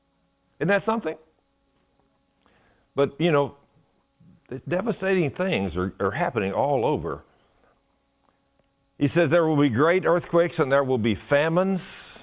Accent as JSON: {"language": "English", "town": "Argyle", "region": "Texas", "country": "United States", "said": "I said, wow, well, we're from Argyle, Texas."}